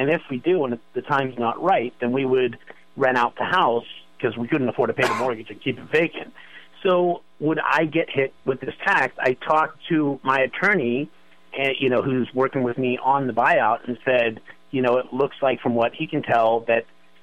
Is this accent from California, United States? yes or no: yes; San Francisco, California, United States; I grew up in the Sunset area, and me and my wife just purchased this.